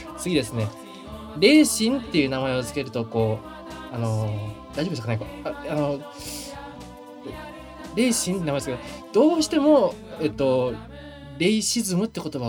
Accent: Kyoto, Japan; うちの地元京都の限、うん、ところ限定ですから、

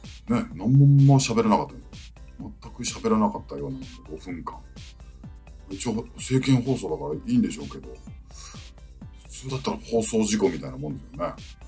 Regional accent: Hokkaido, Japan; 私も北海道なんですよっつったら

